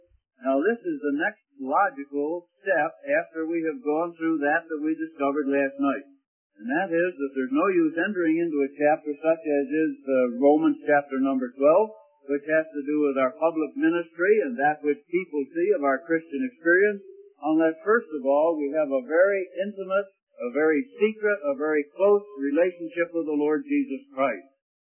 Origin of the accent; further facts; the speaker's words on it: Scotland, United Kingdom; Now, I'm a Scotsman.